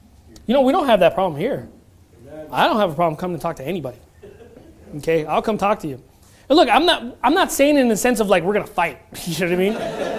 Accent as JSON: {"language": "English", "town": "Long Beach", "region": "California", "country": "United States", "tie": "born or raised there", "said": "I came from Long Beach. You know, I grew up in the hood."}